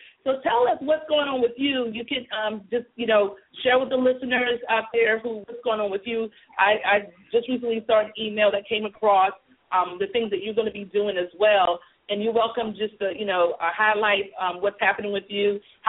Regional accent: Columbia, South Carolina, United States; today is Sunday, and I'm in my hometown where I grew up at, and I just love being around family.

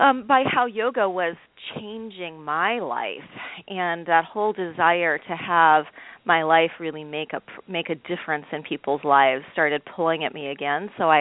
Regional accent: Montana, United States; Yeah, I was born and raised in Montana on a dairy farm.

